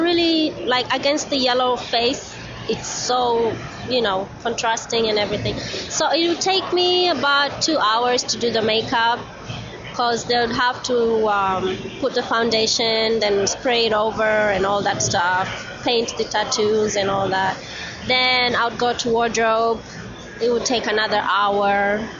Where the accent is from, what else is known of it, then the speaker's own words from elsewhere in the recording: Kenya; Like since I'm from Kenya, he would tell me about how he went on safaris